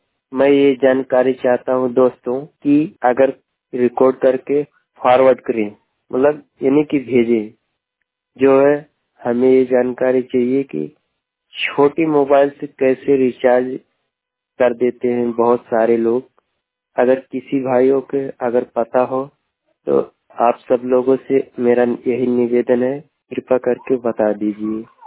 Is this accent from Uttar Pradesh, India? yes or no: yes; Sultanpur, Uttar Pradesh, India; मैं जिला सुल्तानपुर के रहने वाले हैं